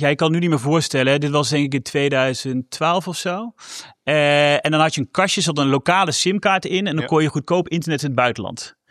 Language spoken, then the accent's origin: Dutch; Elst, Gelderland, Netherlands; 40 jaar. Opgegroeid in Elst, dus Arnhem en Nijmegen.